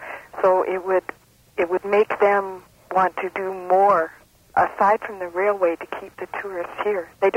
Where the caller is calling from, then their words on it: Yukon, Canada; I'm calling from the Carcross Road.